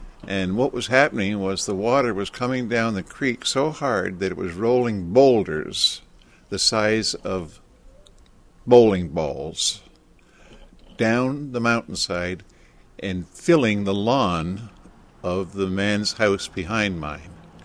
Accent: Prattsville, New York, United States; I'm from Prattsville.

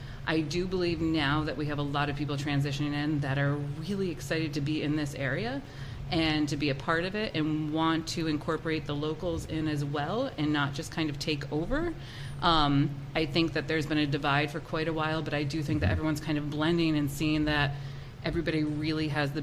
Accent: Catskill, New York, United States; now in Athens, United States; I grew up in Catskill.

